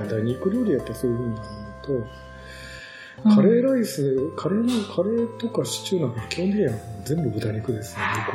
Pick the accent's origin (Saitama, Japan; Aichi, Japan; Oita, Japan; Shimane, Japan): Shimane, Japan; Izumo; うちの実家、まあ、出雲って島根県なんだけど、